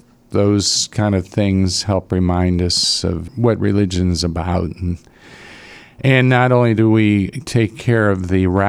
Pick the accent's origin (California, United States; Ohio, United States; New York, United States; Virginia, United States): Ohio, United States; Akron; I grew up in Akron, west side of Akron, mm-hmm. St. Vincent's Parish, 14 years in St. Sebastian's until I became a priest.